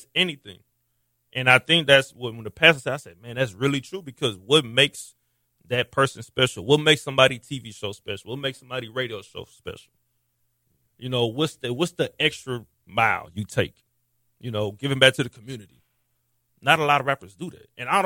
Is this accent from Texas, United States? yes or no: yes; Houston, Texas, United States; I'm from Houston. I'm born and raised from here.